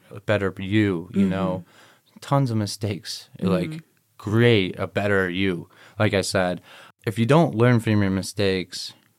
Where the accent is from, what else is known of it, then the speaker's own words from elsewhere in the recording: Michigan, United States; now in Los Angeles, United States; I'm originally from Michigan. Grew up out there for about like 10, 15 years. Mm-hmm. Then came out to LA for a little bit.